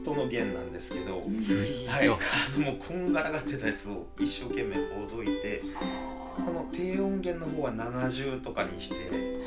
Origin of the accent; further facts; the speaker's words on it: Ishikawa, Japan; 僕石川県出身なんですけど、その帰省した際に